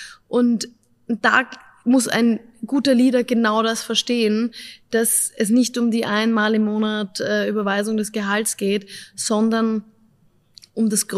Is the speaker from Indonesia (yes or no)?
no; Upper Austria, Austria; Ich freue mich, in der Heimat zu sein. Ich bin Oberösterreicherin. Mein Vater kommt nämlich aus Kallham, Neumarkt.